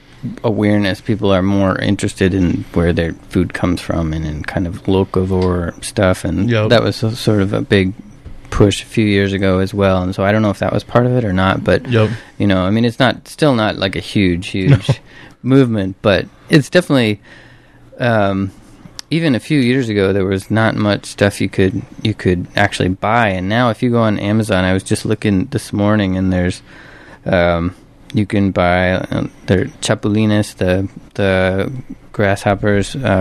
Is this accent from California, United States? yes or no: no; Winona, Minnesota, United States; Yeah. So I grew up in Winona, Minnesota. Southeast of here